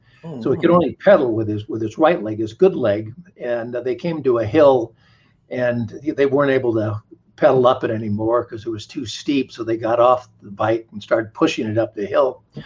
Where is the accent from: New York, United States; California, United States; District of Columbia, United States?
California, United States; Pasadena; born there; now in Seal Beach, United States; Okay. Well, like my mother, I was born in Pasadena, California.